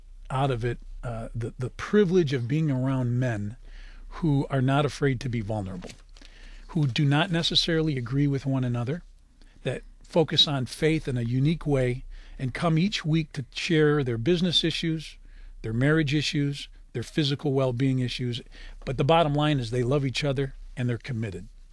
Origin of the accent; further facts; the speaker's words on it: Detroit, Michigan, United States; Thank you for Michigan, Detroit, my hometown.